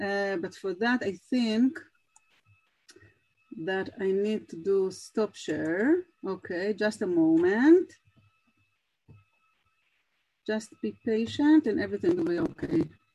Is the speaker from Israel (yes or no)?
yes; Alon Shvut, Judea and Samaria Area, Israel; So I'm here from Alon Shvut, from Israel. I'm very Israeli, and I'm talking to you.